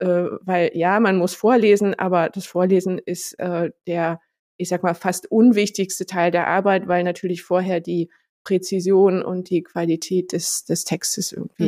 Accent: East Germany, Germany; Ich bin im Osten Deutschlands geboren und groß geworden

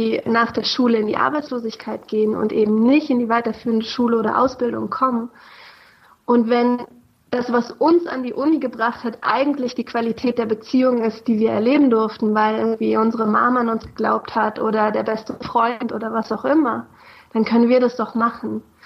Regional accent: Berlin, Germany; also born or lived in Anklam; Ich komme aus Anklam, aus Mecklenburg-Vorpommern. Da bin ich geboren und bin dann in Berlin-Hellersdorf aufgewachsen.

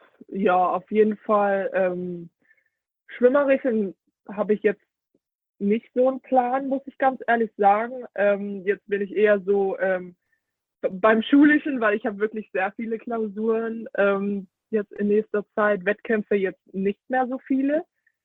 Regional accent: Germany; born there; ich wurde zwar in Deutschland geboren, aber das ist für mich sozusagen auch irgendwie ein anderes Land.

